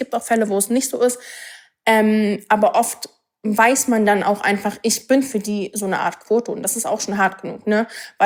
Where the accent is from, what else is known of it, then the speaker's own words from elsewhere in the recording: Berlin, Germany; born there; Ich bin in Berlin geboren, so, ne? Ich bin Deutsche.